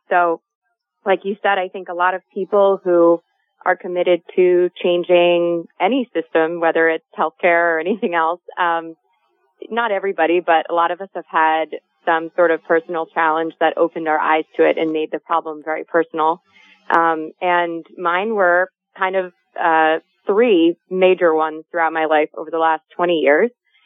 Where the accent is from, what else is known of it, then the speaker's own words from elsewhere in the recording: New York City, New York, United States; I grew up in New York City, but my family had a beach cottage in Lyme, Connecticut.